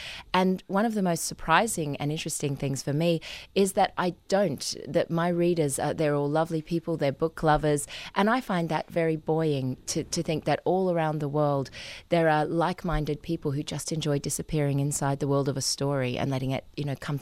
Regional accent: Tamborine Mountain, Queensland, Australia; also born or lived in South Australia / New South Wales; I was born in South Australia in Berry, where the orange juice comes from, and then we moved through rural New South Wales until we landed finally on Tambourine Mountain, which is a small community up in the mountains of southeast Queensland

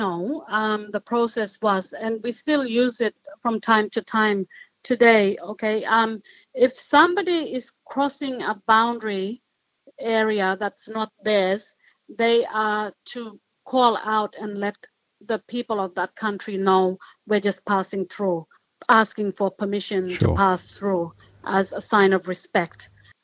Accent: Aurukun, Queensland, Australia; growing up in Arakoon, I've already been welcomed onto country by the old people when I was younger.

